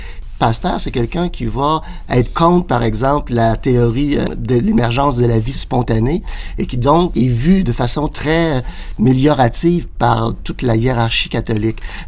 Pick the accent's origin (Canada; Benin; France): Canada; On est des Canadiens français.